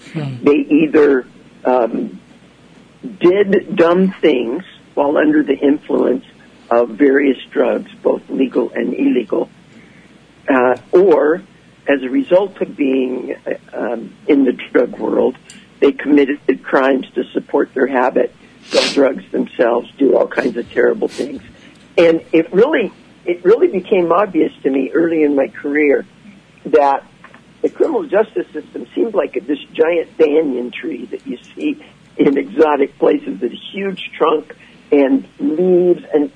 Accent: Emmett, Idaho, United States; I'd lived this great life growing up in Emmett.

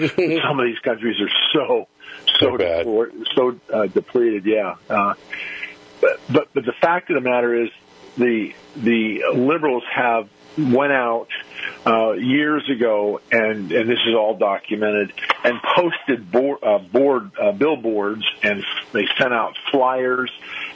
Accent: Arizona, United States; now in Texas, United States; Arizona was my home state. I just moved to Texas.

